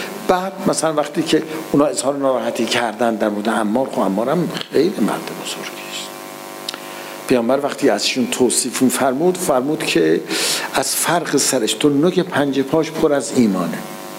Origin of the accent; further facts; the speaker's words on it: Iran; مثل که ما مردم ایرانیم دیگه،